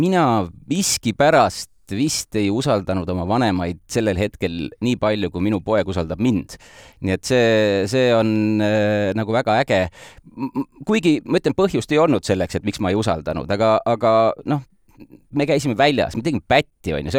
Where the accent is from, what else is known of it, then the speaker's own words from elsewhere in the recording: Tartu, Tartu County, Estonia; born there; Sündisin Tartus